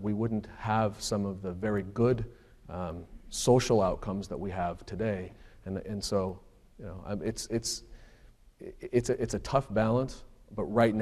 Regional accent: Philippines; There is a terrorist presence in the Philippines, which as a Filipino I'm aware of and know about.

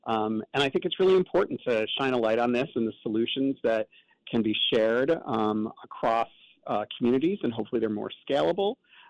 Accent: New York, United States; You know, I'm born and bred in New York

